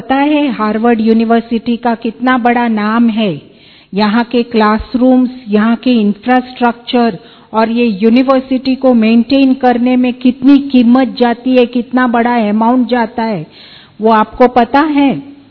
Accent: Mumbai, Maharashtra, India; मैं बॉम्बे से हूँ

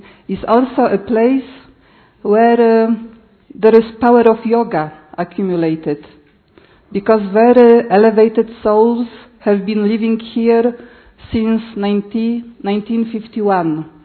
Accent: Poland; I'm from Poland

